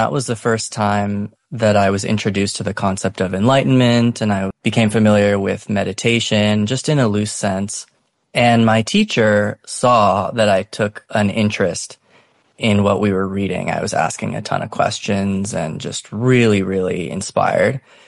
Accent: San Diego, California, United States; I was born and raised in San Diego.

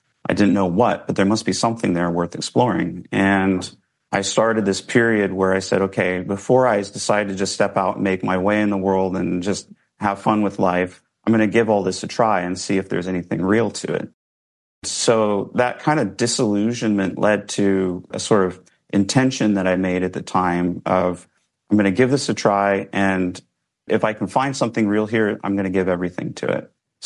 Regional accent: Kansas, United States; born there; I was born in Kansas in a small Mennonite community.

